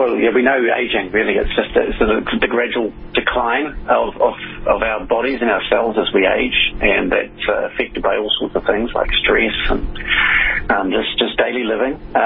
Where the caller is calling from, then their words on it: Auckland, New Zealand; I'm calling in from Auckland, which is